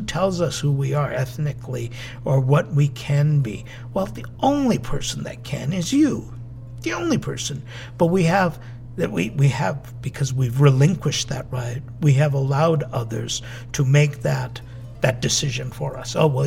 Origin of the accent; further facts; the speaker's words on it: California, United States; born there; It's been now 20 years that I've returned to Southern California. I was born in Southern California. I went away for 15 years to serve in Northern California.